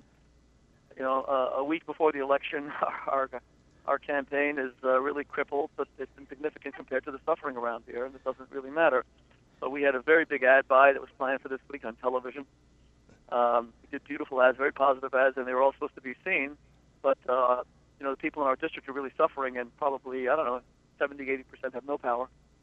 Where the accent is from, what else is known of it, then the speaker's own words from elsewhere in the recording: Florida, United States; also born or lived in England; And I grew up in Florida around hurricanes. I was in Hurricane David, I was in Hurricane Wilma. I missed Hurricane, the big one. Hurricane Andrew. I was living in England at the time.